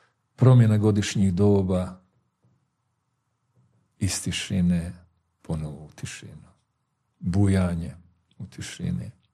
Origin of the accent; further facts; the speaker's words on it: Bosnia & Herzegovina; Adet je kod nas u Bosni